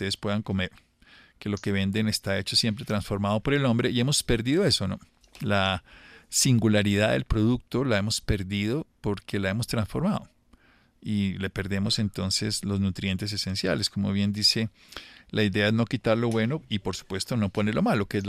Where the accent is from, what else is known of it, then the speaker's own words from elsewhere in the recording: Colombia; Y siendo colombianos y no teniendo que traer pues las algas de Japón.